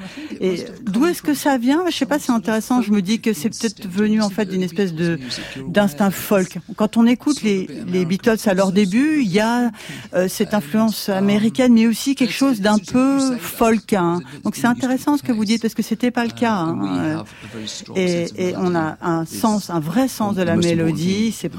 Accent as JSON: {"language": "French", "region": "North East England", "country": "United Kingdom", "second_language": "French", "said": "nous venons du nord de l'Angleterre. Chris vient du nord-ouest et moi je viens du nord-est."}